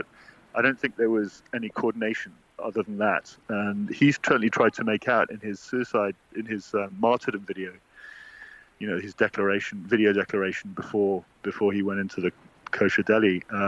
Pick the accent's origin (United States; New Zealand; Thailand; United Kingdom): United Kingdom; as a Brit.